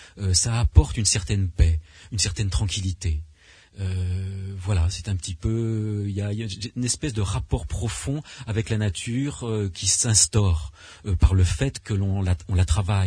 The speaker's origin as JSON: {"language": "French", "town": "Nice", "region": "Provence-Alpes-Côte d'Azur", "country": "France", "tie": "born there", "said": "Donc je suis né à Nice précisément, clinique du Belvédère en face de l'église orthodoxe."}